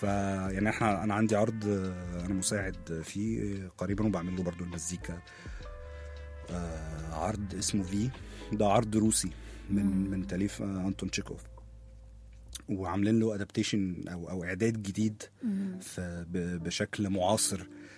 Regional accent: Egypt; انا جاي من مصر، وبالتالي وطبعا يعني انا جاي من مصر وعندي الارث المصري كاملا، زائد ان انا متربي على السينما بتاعتهم والموسيقى بتاعتهم، فعندي كمان البعد الغربي في الحكاية.

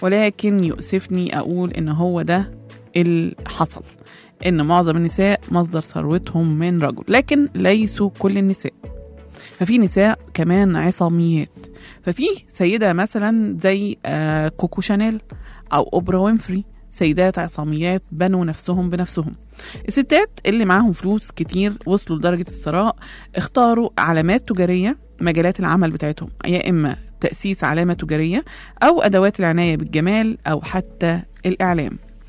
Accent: Egypt; كمان عندنا في مصر في قاضيات ووزيرات

